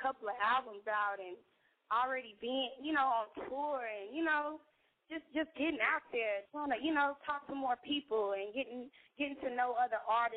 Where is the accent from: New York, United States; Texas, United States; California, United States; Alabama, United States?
Texas, United States; Austin; Yeah, I'm from Austin.